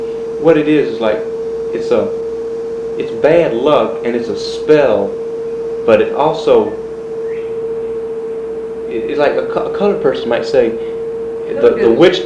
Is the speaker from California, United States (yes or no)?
no; Suwanee, Georgia, United States; No, I'm from Swanee, Georgia, which is as small as DeSoto